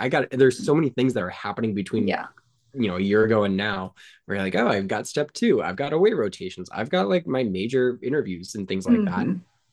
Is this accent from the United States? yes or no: yes; Phoenix, Arizona, United States; now in Tucson, United States; There's something about the sense of community here in Tucson that I just didn't get growing up in Phoenix.